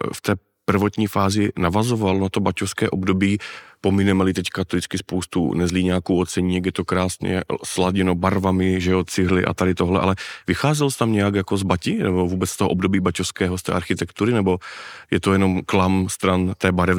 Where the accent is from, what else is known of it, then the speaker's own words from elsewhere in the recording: Zlín, Zlín Region, Czechia; já si sám pořád myslím, že ačkoliv jsem Zlíňák a znám Zlín